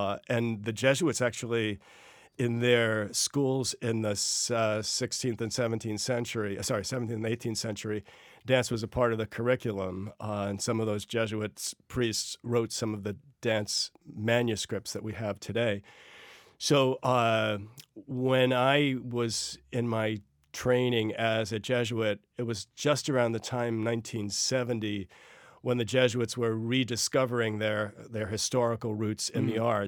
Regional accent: Floral Park, New York, United States; I grew up in Floral Park, Long Island.

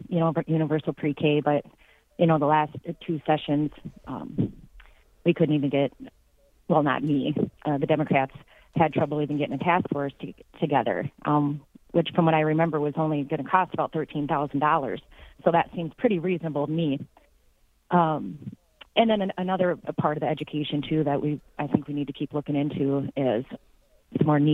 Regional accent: Sioux Falls, South Dakota, United States; Well, I grew up in Sioux Falls. I've lived here my whole life.

